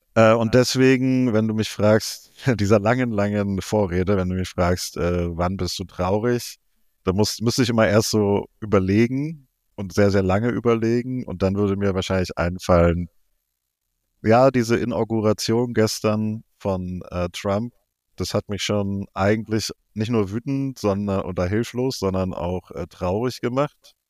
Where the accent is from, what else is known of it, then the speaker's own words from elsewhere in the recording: East Germany, Germany; ich bin teilweise in der DDR noch groß geworden.